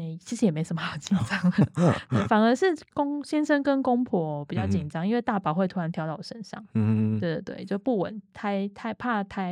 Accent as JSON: {"language": "Chinese", "region": "Tainan", "country": "Taiwan", "said": "我那时候是因为我是台南人"}